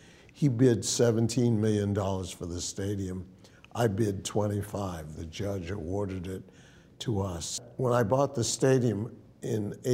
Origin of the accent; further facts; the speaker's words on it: Brookline, Massachusetts, United States; But I grew up in Brookline, Mass. Went to public schools.